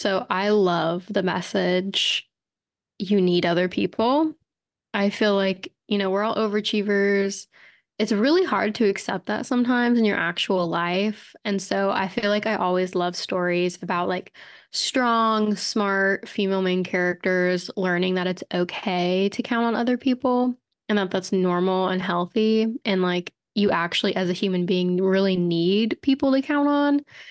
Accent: Texas, United States; I know I'm such a Texan because in my head

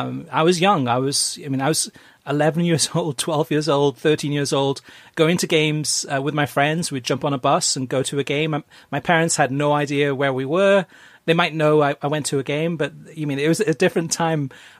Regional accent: United Kingdom; growing up in Great Britain in the 1970s and early 80s

